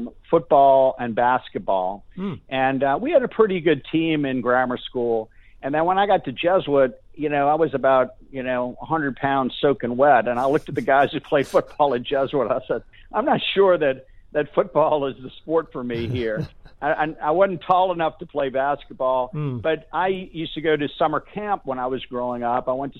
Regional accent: New Orleans, Louisiana, United States; I was born and raised right back in New Orleans, right where I am. My parish is maybe about 10 or 15 minutes from my mother's house where she still lives.

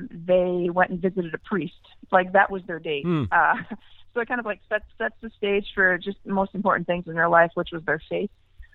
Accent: Maine, United States; Yes, I'm from Maine, and you know, Maine's a very large state, and I'm from a beautiful area up in northern Maine. It's called the St. John Valley

